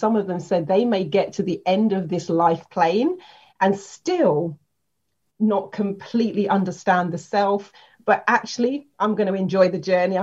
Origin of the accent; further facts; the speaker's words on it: London, United Kingdom; I'm from South London.